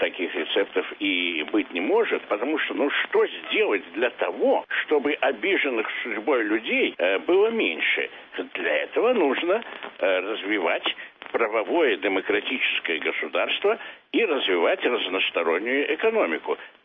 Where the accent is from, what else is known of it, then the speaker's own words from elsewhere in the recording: Tbilisi, Georgia; moved away as an adult; now in Moscow, Russia; Я сам армянин, я приехал в 50-м году из Тбилиси в Москву, поступил в университет по конкурсу.